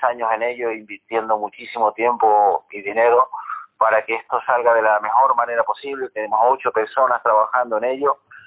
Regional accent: Tenerife, Canary Islands, Spain; also born or lived in Valencia; mi padre ya vivía aquí en Canarias y mi madre también. Lo que pasa es que mi madre casualmente estaba en Valencia y cuando ya tenía un mes ya viajé para Tenerife y ya me crié aquí en Tenerife.

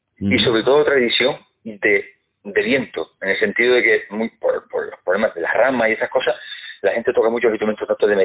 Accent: Arucas, Canary Islands, Spain; yo soy de Bañaderos, en Arucas

